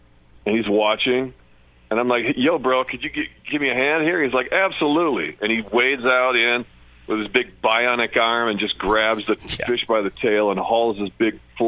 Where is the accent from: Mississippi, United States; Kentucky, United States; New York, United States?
Kentucky, United States; Louisville; to the fishing world, I'm that guy from Louisville because I was on Kentucky Afield.